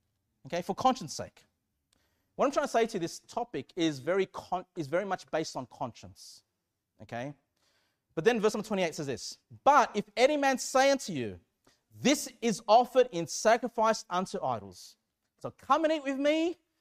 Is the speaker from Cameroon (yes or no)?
no; Sydney, New South Wales, Australia; I grew up in Canley Vale in Sydney, and it was a very Asian immigrant area.